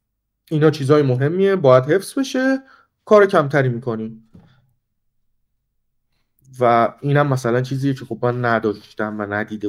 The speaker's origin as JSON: {"language": "Persian", "town": "Tehran", "region": "Tehran Province", "country": "Iran", "moved": "yes", "lives_now": "Germany", "said": "منی که حالا بیشتر زندگیم تهران بودم و از تهران اومدم اینجا"}